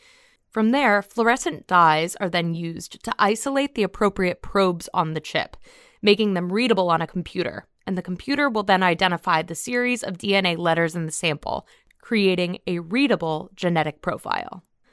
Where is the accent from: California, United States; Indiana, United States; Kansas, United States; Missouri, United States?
Indiana, United States; Fort Wayne; One such case occurred very near to where I grew up in Fort Wayne, Indiana.